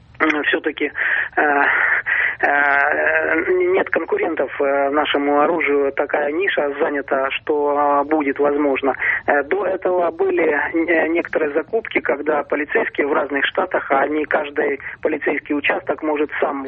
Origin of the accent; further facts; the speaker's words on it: Moscow, Russia; из Москвы.